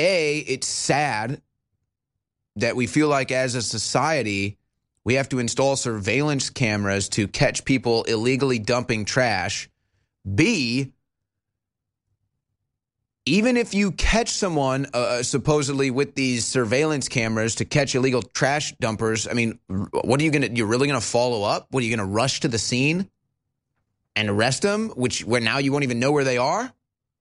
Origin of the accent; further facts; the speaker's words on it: St. Louis, Missouri, United States; I just saw this story coming out of my hometown of St. Louis